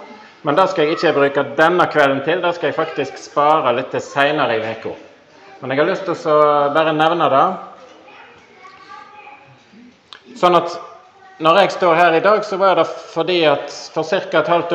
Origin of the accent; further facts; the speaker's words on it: Fitjar, Vestland, Norway; now in Sotra, Norway; det tror jeg ble nevnt. Og jeg bor på Sotra, men jeg vokste opp på Fitjar.